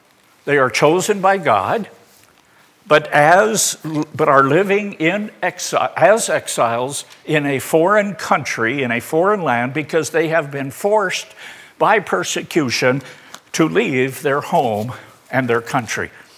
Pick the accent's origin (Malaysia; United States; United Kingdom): United States; South Dakota; I remember growing up in South Dakota climate.